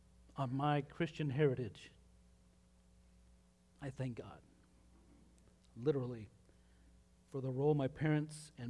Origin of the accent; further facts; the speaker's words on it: Utah, United States; I'm from Utah.